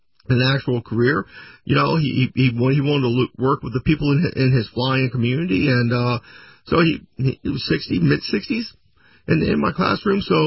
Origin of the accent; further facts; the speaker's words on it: Southeast, United States; You know, I grew up in the Southeast, so snow is not something I'm interested in.